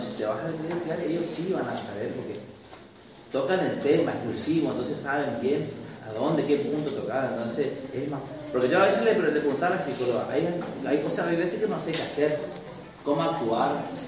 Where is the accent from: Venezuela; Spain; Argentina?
Argentina; Misiones; yo soy de Sanduicó, del interior acá de Posada